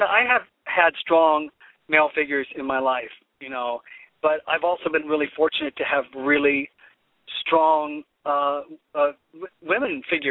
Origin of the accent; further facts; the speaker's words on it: Canton, Ohio, United States; I grew up in the Midwest in the heartland, I suppose, in Canton, Ohio, and that's the Pro Football Hall of Fame city